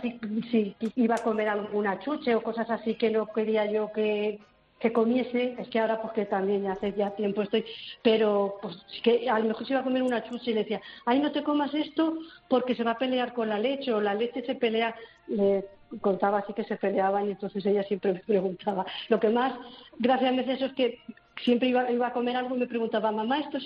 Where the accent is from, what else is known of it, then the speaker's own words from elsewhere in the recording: Albacete, Castilla-La Mancha, Spain; soy de Albacete